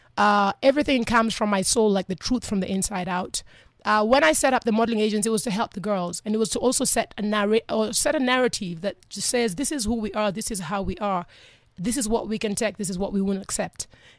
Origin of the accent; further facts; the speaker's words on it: Kenya; when I grew up in Kenya. I'm born and raised in Kenya for most part.